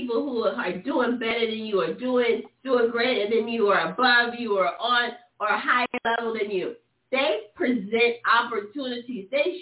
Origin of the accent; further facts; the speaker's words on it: the South, United States; I'm from the South. This didn't happen to me when I was growing up all the time